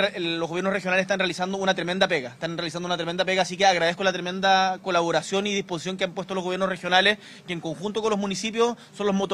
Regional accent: Chile; acá somos todos chilenos y chilenas

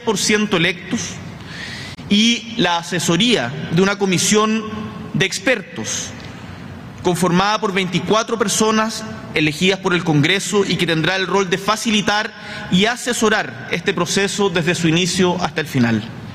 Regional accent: Chile; Vaya por este medio mi gratitud como chileno y como presidente de la República.

